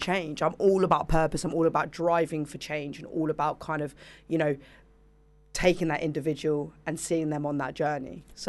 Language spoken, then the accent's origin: English; East of England, United Kingdom; I came from an amazing family. I grew up in Hertfordshire, two brothers and sister